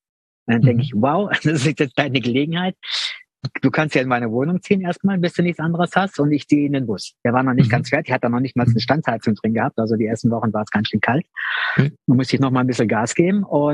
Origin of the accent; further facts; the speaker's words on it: Cologne, North Rhine-Westphalia, Germany; born there; moved away as an adult; also born or lived in Munich; ich bin in Köln geboren und habe in Köln dann noch die Lehre gemacht.